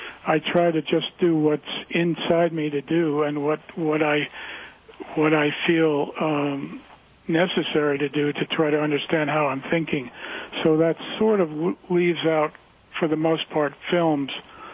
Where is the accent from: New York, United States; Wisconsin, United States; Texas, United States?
New York, United States; Hudson; he came to my hometown of Hudson, New York, and wanted to do a reading with me